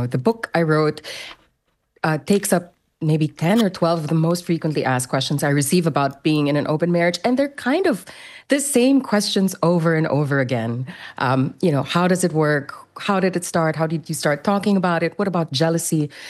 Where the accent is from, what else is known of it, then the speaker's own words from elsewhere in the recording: Philippines; So I grew up in the Philippines, and it's extremely conservative, extremely Catholic.